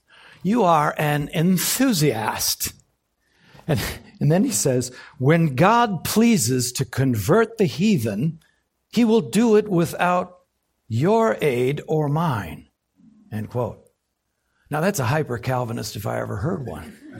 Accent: United States; Well, we're American missionaries, so we're going to take our furloughs.

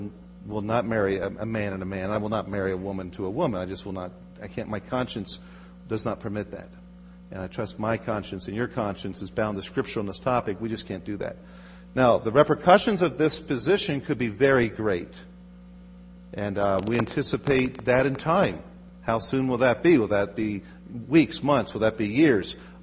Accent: Philadelphia, Pennsylvania, United States; I grew up in Philadelphia, just west of Philadelphia. All around me are brown signs.

